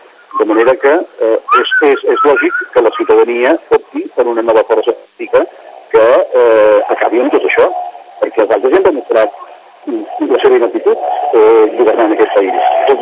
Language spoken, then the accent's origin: Catalan; Catalonia, Spain; Jo m'he adherit com a català